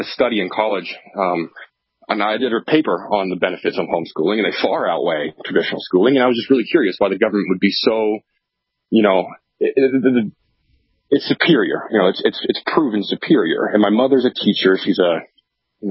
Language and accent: English; Plainfield, New Hampshire, United States; now in Utah, United States; I grew up in New Hampshire and married in New Hampshire inside Plainfield.